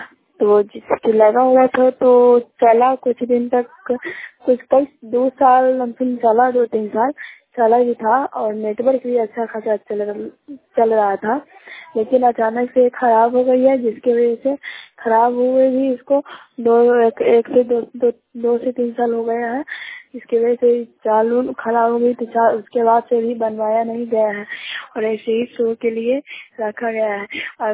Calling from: Shahbazpur, India; मैं रिपोर्टर … शाहबाजपुर पंचायत के शाहबाजपुर गांव से बोल रही हूँ।

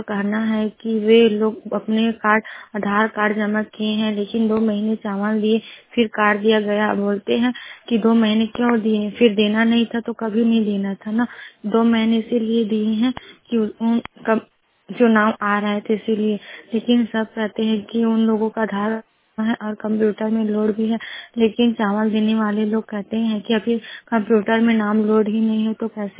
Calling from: Charouda, India; ग्राम चरौदा से मैं मोबाइल वाणी से।

